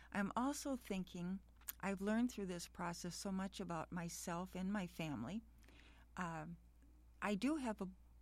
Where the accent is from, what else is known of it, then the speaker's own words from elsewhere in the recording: Racine, Wisconsin, United States; Growing up in Racine in that era, I think we all agree it was a lot of freedom where we could run to the parks, we could go down to North Beach.